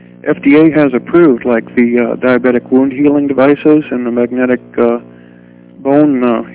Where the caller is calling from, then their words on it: Royal Oak, Michigan, United States; Royal Oak, Michigan.